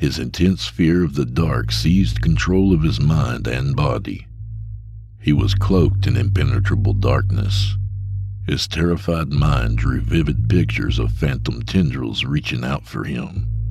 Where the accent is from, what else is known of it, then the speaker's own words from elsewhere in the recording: Texas, United States; What can I say? I'm a Texan.